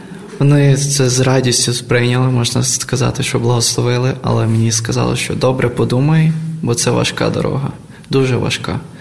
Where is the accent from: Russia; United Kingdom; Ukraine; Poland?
Ukraine; Rakhiv, Zakarpattia Oblast; я із Закарпаття, міста Рахова, із Карпати, гори, все красота, буквально рядом.